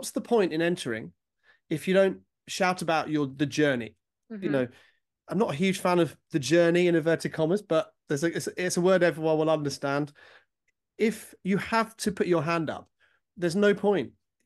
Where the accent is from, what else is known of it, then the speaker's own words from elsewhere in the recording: England, United Kingdom; as English, perhaps as a British people, English, British, we're perhaps not very good at putting our hand up and shouting about ourselves.